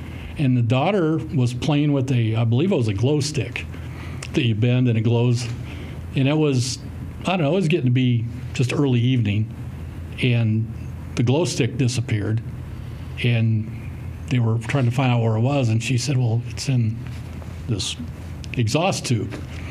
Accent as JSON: {"language": "English", "region": "Iowa", "country": "United States", "tie": "born or raised there", "said": "Growing up in Iowa, for the 8 years I was there, there was a Made Right just about in every town around me where I lived."}